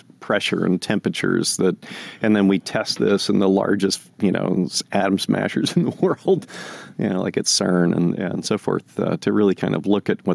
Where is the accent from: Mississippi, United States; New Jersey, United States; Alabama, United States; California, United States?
New Jersey, United States; I grew up in New Jersey, and you could look up in the constellation Virgo.